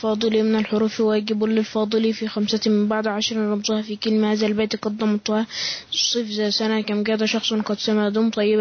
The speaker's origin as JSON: {"language": "Arabic", "town": "Damas", "region": "Dakahlia", "country": "Egypt", "said": "من محافظة دماوس"}